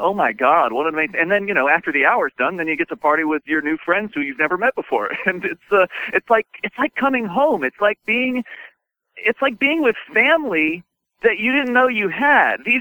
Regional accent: Florida, United States; I'm from Florida originally, and this is the number one objection.

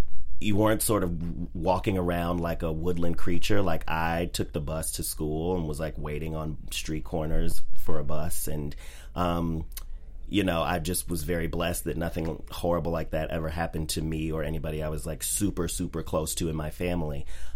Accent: Chicago, Illinois, United States; I'm originally from Chicago.

